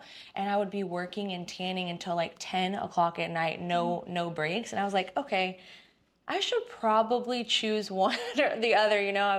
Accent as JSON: {"language": "English", "town": "Dallas", "region": "Texas", "country": "United States", "tie": "born or raised there", "also_born_or_lived": "California / Hawaii", "lives_now": "DMV, United States", "said": "But I'm from Dallas, Fort Worth. Originally."}